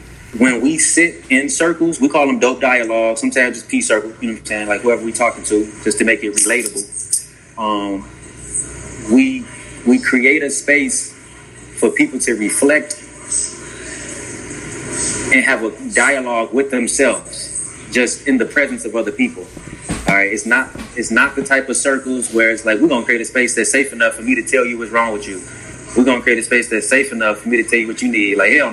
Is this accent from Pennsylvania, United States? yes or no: no; Markham, Illinois, United States; also born or lived in Roseland, Chicago; So I'm from the South Suburbs, Markham, Harvey area.